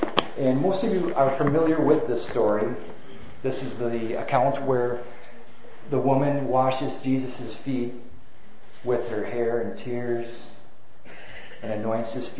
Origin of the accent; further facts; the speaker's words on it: Wisconsin, United States; But I grew up there and came to Christ at a men's retreat. And you know, growing up in Wisconsin